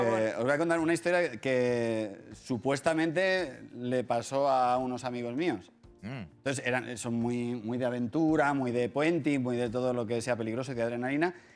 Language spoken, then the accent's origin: Spanish; Valencia, Valencian Community, Spain; somos de Valencia. Y, claro, desde niño te llevan a ver la mascleta